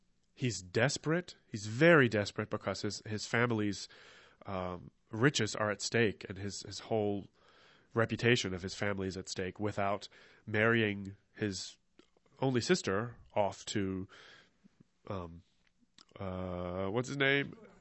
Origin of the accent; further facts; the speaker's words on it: Eminence, Kentucky, United States; I was born and raised in Henry County in Eminence, born in Shelbyville, and went to Eminence High School